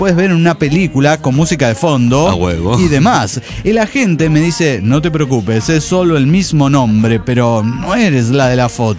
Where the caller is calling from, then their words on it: Guadalajara, Jalisco, Mexico; Soy el 11 de Guadalajara, Jalisco, México.